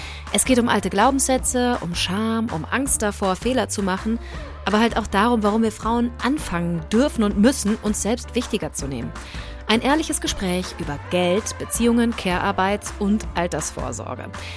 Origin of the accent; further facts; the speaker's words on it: Borken, North Rhine-Westphalia, Germany; Ich komme zwar nicht direkt aus dem Ruhrgebiet, aber fast.